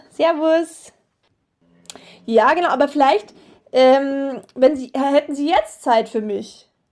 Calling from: Rosenheim, Bavaria, Germany; Ich bin aus Rosenheim, das ist in Oberbayern. Das ist so 60 Kilometer südlich von München.

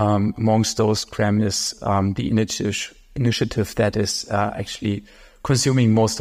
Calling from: Tyrol, Austria; I'm joining you guys today from Austria, Tyrol, where I'm based

